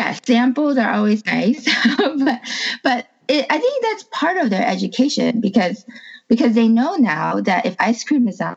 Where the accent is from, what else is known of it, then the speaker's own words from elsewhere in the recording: Malaysia; also born or lived in Tahiti / Indonesia; I am a pastor's wife. I was born and raised mostly in Malaysia, though for some years my parents were missionaries in Tahiti and Indonesia. So I just kind of grew up all over the place with a lot of moving around.